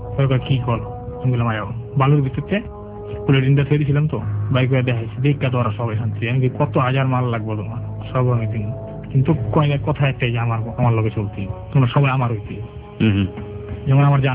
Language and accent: Bangla; Madaripur, Dhaka Division, Bangladesh; আমার এলাকা না মাদারীপুর, এটা তো আমার দেশের বাড়ি।